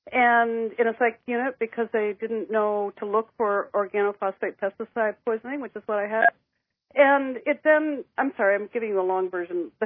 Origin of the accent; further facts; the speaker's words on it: New Hampshire, United States; I had been captain of my high school ski team. I grew up on skis in New Hampshire.